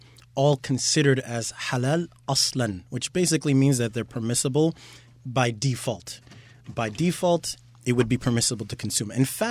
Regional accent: United States; born there; Me, I was born in America. My parents were born in America. So our culture is the types of food that people would eat here, more southern types of foods. I'm African American

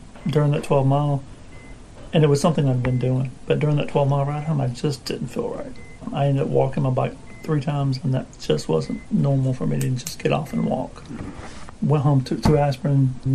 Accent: Dahlonega, Georgia, United States; I came from Delonico, Georgia.

